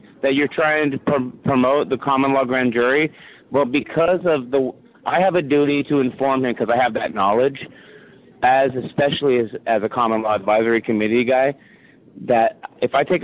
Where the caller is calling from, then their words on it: California, United States; I'm calling again from Northern California.